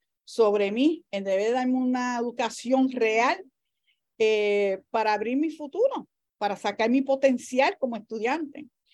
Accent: Puerto Rico; siendo yo puertorriqueña

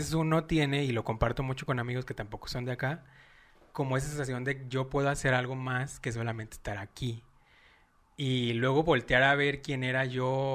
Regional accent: Apatzingán, Michoacán, Mexico; now in Guadalajara, Mexico; yo soy de Apaxingán. Entonces también es una ciudad, pues, relativamente pequeña a comparación de Guadalajara.

